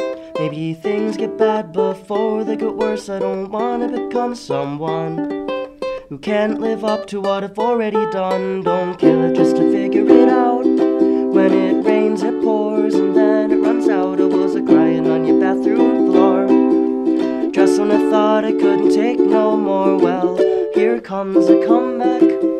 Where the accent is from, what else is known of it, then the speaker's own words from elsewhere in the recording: North Carolina, United States; now in Fox Chapel, United States; Yeah, and then I actually moved there like junior year of high school. Before that, I was in like North Carolina.